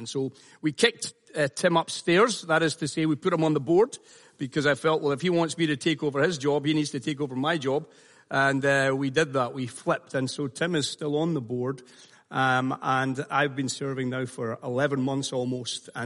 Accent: Glasgow, Scotland, United Kingdom; born there; the city that I was born in Scotland, in the city of Glasgow.

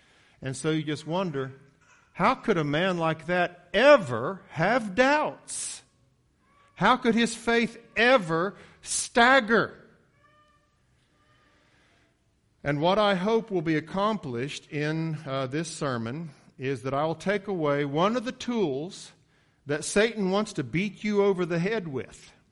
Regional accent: Coryville, Ohio, United States; I grew up outside of Ironton, Ohio, in a little village called Coryville

